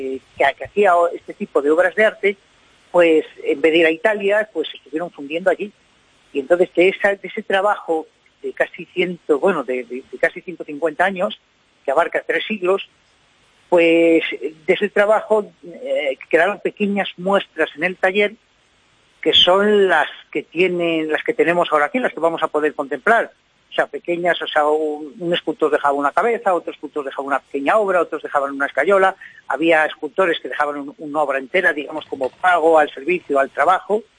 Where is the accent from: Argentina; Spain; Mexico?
Spain; Zamora, Castile and León; Zamora, que es mi tierra